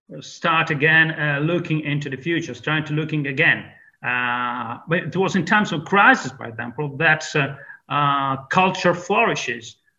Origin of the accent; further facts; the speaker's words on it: Venice, Veneto, Italy; English is a second language; I'm a Venetian native. In my hometown, Venice, for all your the audience that had the privilege to visiting Venice